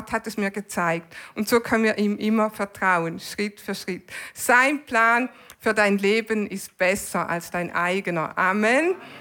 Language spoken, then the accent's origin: German; Switzerland; wir mögen Schnee als Schweizer